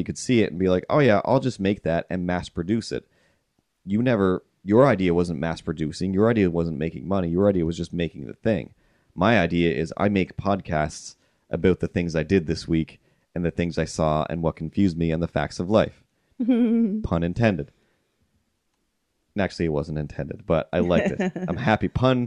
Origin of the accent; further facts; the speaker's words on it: Cape Breton, Nova Scotia, Canada; But realistically, I came from Cape Breton, a town where when I go home...